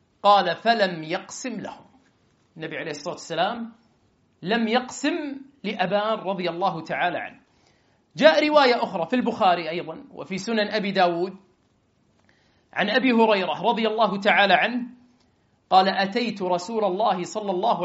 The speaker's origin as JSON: {"language": "Arabic", "country": "Kuwait", "said": "عندنا بالكويت"}